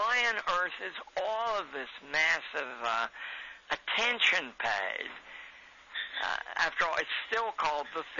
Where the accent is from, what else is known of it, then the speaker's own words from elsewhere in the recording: Pennsylvania, United States; I'm from Pennsylvania, and I've known a number of Amish people, quite intelligent.